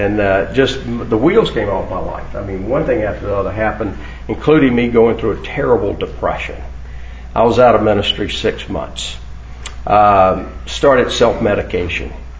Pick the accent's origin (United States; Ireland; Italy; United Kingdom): United States; Macon, Georgia; Ann and I grew up together in Macon, went to kindergarten together, fell in love in high school, got married at 19